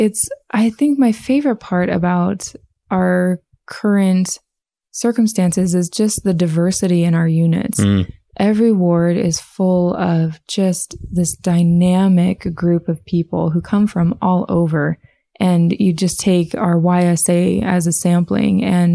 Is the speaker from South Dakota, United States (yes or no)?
yes; Vermillion, South Dakota, United States; now in Dubai, United Arab Emirates; I'm from the southeast corner